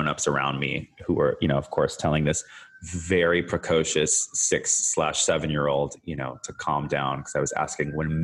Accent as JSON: {"language": "English", "country": "Canada", "tie": "born there", "said": "I've been like everywhere. … I'm from everywhere. I've lived everywhere. I've been everywhere. I was born in Canada, as some of your listeners may know, but I actually spent"}